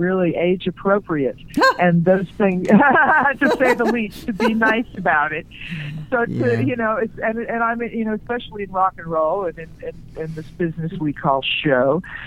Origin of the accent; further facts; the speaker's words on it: Hollywood, California, United States; I am, I was born in Hollywood.